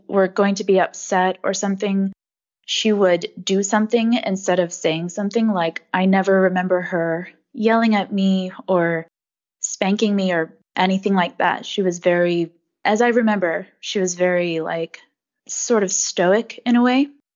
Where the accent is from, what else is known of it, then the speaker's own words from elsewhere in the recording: Louisiana, United States; born there; also born or lived in California / Oklahoma; So I was born in Louisiana, and then we moved to California.